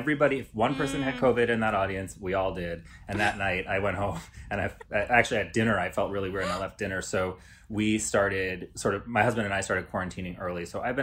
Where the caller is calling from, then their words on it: Brooklyn, New York, United States; I'm recording from my apartment in Brooklyn